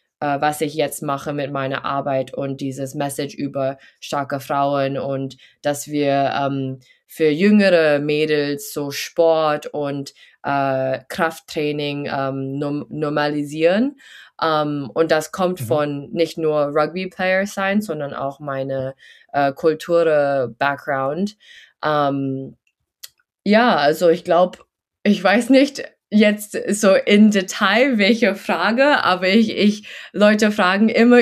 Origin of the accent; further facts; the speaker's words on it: Shanghai, China; accent: American; ich bin auch in Shanghai aufgewachsen, also ganz so busy city life. Ich war auf die amerikanische Schule